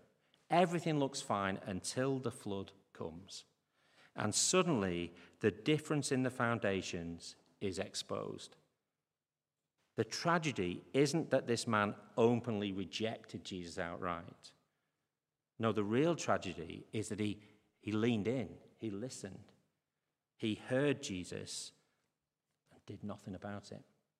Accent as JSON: {"language": "English", "town": "Croston", "region": "North West England", "country": "United Kingdom", "tie": "born or raised there", "said": "But growing up in Croston as I did, a village infamous for flooding, I know something of the havoc floods can cause"}